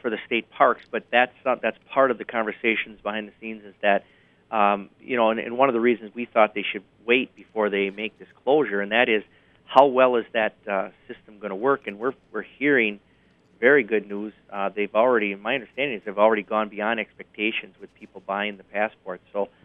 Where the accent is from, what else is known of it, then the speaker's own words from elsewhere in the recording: Michigan, United States; I come from the Upper Peninsula